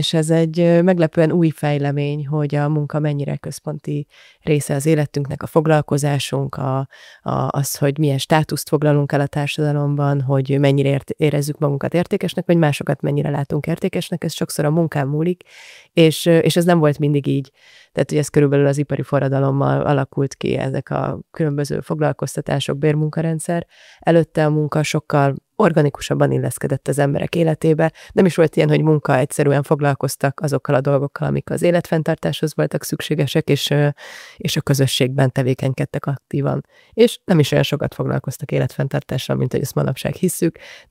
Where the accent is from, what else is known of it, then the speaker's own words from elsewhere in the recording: Budapest, Hungary; mert Budapesten nőttem föl, a szüleim is, egy ilyen budapesti értelmiségi gimnáziumba jártam.